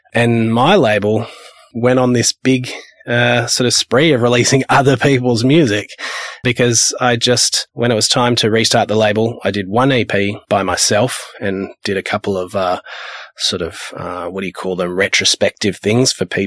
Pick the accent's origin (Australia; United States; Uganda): Australia; Perth, Western Australia; hey, I'm from Perth and I make kind of deep house music and stuff.